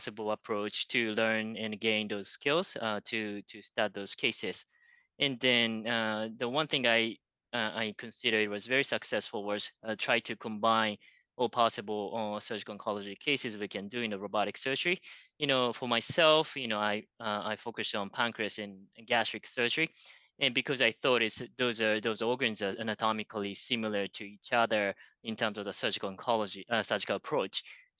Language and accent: English; Tokyo, Japan; English is a second language; now in Houston, United States; I am originally from Tokyo, Japan.